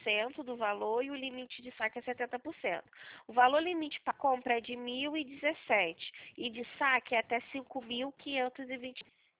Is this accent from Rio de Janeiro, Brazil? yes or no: yes; Rio de Janeiro, Brazil; isso, eu sou do Rio